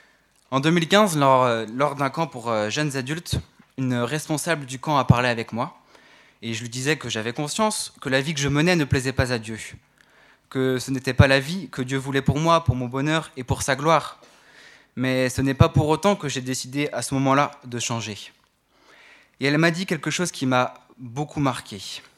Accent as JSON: {"language": "French", "region": "Brittany", "country": "France", "lives_now": "Grenoble, France", "said": "je viens de Bretagne. Je suis arrivé sur Grenoble en septembre. J'ai grandi dans une famille chrétienne"}